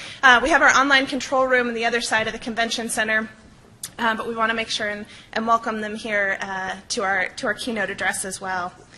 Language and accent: English; Rhode Island, United States; I grew up here in Rhode Island, and so I always hold a special place in my heart for Rhode Island.